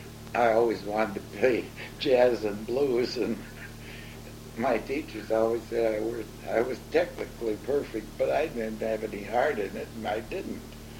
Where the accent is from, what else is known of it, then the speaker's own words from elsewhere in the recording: Detroit, Michigan, United States; also born or lived in Warren, Pennsylvania; I was born in Warren, Pennsylvania, and lived there until I was about two or three, I think. We moved to Detroit, and we lived on the corner of Longfellow and 3rd.